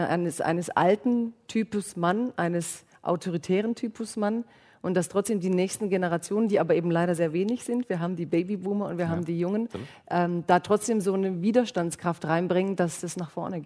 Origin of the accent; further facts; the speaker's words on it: Baden-Württemberg, Germany; ich komme ja aus Baden-Württemberg